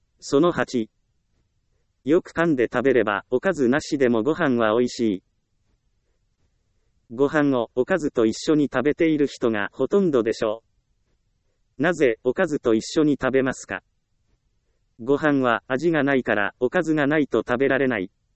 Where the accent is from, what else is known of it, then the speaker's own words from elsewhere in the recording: Ehime, Japan; 私の地元は愛媛です。愛媛といえば道後温泉が有名です。